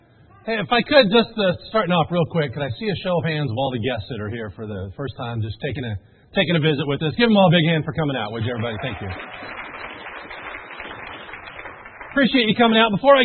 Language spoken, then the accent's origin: English; Portland, Oregon, United States; In fact, I was born in Portland, Oregon, actually adopted when I was 3 days old by some truck drivers. And grew up, my mom and dad were truck drivers, moved around the country a lot as a kid, and in fact always ended up coming back to Oregon.